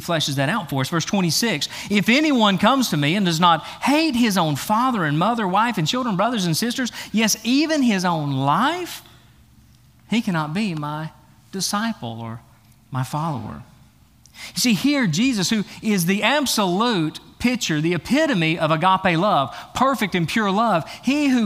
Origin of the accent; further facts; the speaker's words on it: Tennessee, United States; But I'm from Tennessee.